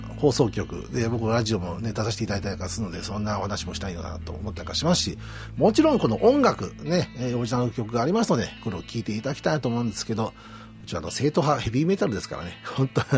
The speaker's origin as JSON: {"language": "Japanese", "town": "Nagoya", "region": "Aichi", "country": "Japan", "tie": "born or raised there", "said": "8月13日が地元名古屋でライブがありまして"}